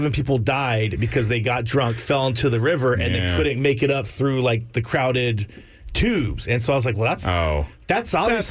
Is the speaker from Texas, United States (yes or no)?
yes; Georgetown, Texas, United States; because I grew up in Georgetown, right by the Williams Drive Pool, which was the best premier pool in Georgetown